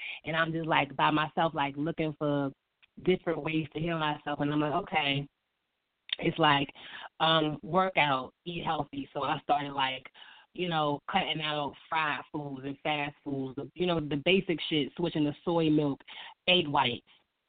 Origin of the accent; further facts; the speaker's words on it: Virginia, United States; also born or lived in Bronx, New York; I was born in the Bronx and raised in Virginia, so what we ate once I moved to Virginia in my household, that shit ain't changed.